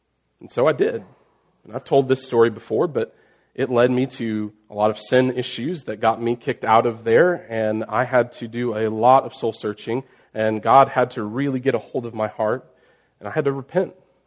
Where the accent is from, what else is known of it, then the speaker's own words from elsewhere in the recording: Mountain Grove, Missouri, United States; It was really the only thing that mattered in my hometown. And so every little kid grows up wanting to be a Mountain Grove Panther, Panther football, star football player.